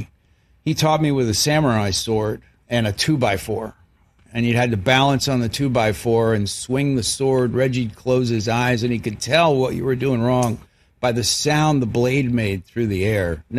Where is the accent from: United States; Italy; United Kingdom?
United States; now in Australia; I'm an American, been living in Australia for 10 years, married to an Australian woman with an Australian kid.